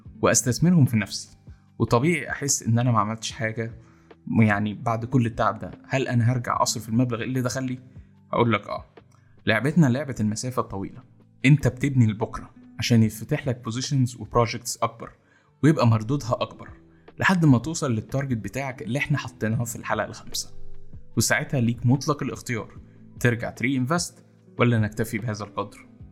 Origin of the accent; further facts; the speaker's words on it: Egypt; تاني حاجه ان احنا كمصريين ما عندناش ثقافه النتوركينج قوي